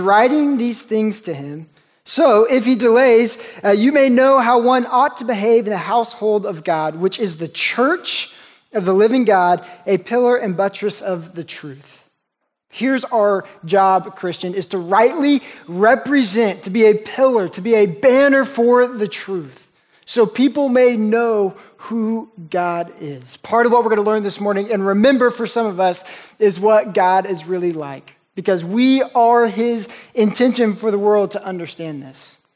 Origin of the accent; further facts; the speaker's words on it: Oklahoma, United States; moved away as an adult; now in Texas, United States; I grew up in Oklahoma, for those I don't know, and I moved to Texas about 5 years ago.